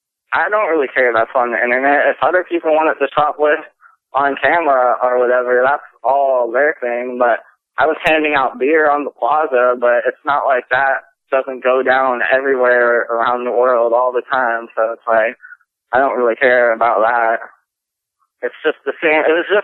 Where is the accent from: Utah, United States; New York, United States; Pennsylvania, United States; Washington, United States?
Pennsylvania, United States; born there; also born or lived in New Jersey / Florida / Los Angeles / Chico; I was born in Pennsylvania and then lived in New Jersey and then lived in Florida and then lived in LA area and then live in Chico and then Rancho Cucamonga and Eureka and Arcata area was a big part of my life for a while.